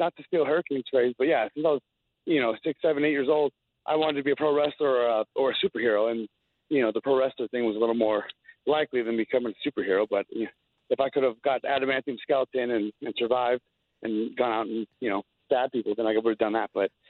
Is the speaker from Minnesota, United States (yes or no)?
no; Chico, California, United States; no, it should be 530 because I'm from Chico